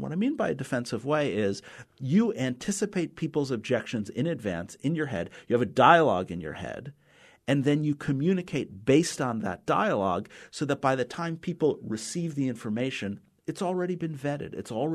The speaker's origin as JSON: {"language": "English", "town": "New York City", "region": "New York", "country": "United States", "tie": "born or raised there", "also_born_or_lived": "Kentucky / Central Valley, California", "said": "I often tell people that I grew up in New York City and I grew up around every language and every culture and every religion."}